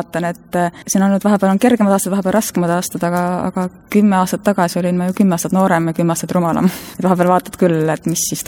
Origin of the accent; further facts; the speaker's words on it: Tartu, Tartu County, Estonia; mina olen tartlane ja ikka tahaks oma kodulinnas tuua välja lavastust.